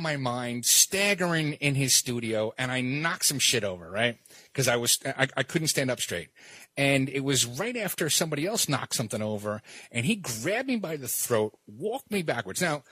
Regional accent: Brooklyn, New York, United States; I grew up in Brooklyn.

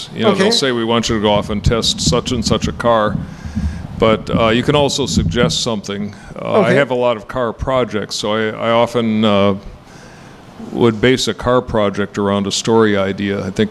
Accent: Wisconsin, United States; I grew up in Wisconsin and spent a lot of time working in an unheated garage, on a cold floor working on cars

